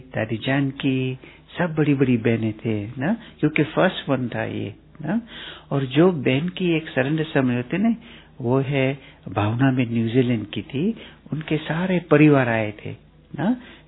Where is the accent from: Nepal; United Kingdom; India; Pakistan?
United Kingdom; London; तो मैं वैसे लंदन से हूँ